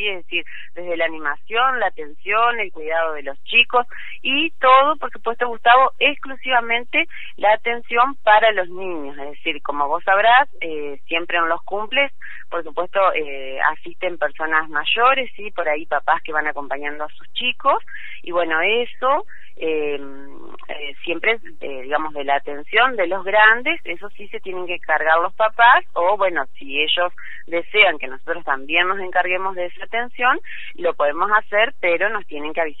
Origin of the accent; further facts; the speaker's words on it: Aranguren, Entre Ríos, Argentina; now in Paraná, Argentina; hace muchísimos años que vivo en Paraná, pero, bueno, es mi pueblo